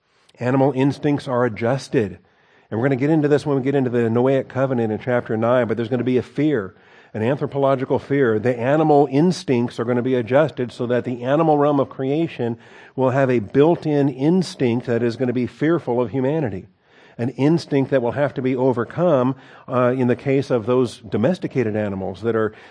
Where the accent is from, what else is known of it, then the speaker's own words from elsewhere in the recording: Seattle, Washington, United States; now in Texas, United States; like where I grew up in Seattle, Washington, on a blue sky day, you can see Mount Rainier.